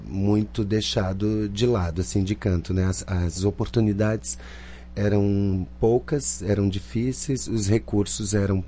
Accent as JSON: {"language": "Portuguese", "town": "João Pessoa", "region": "Paraíba", "country": "Brazil", "tie": "born or raised there", "moved": "as an adult", "said": "eu sou paraibano. Nasci em João Pessoa, na capital da Paraíba. Sou o último filho de 9 da Dona Maria Antônia, já não está aqui entre nós, né? E vim para cá aos 19, quase 20 anos"}